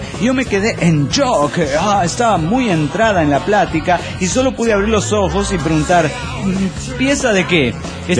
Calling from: Coatzacoalcos, Veracruz, Mexico; de Cotzacoaca.

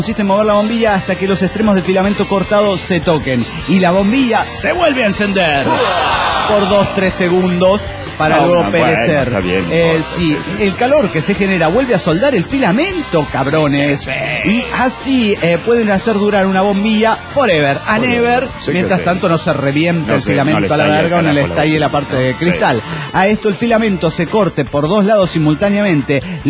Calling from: Chihuahua, Mexico; de Chihuahua, México, señor.

